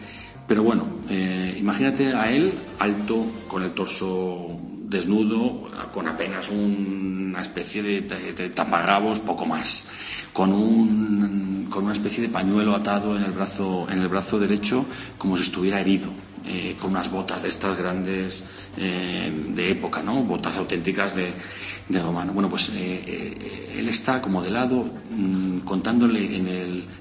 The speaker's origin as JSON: {"language": "Spanish", "town": "Alcobendas", "region": "Community of Madrid", "country": "Spain", "tie": "born or raised there", "said": "las de mi pueblo, Alcobendas, que siempre montan cosas chulas"}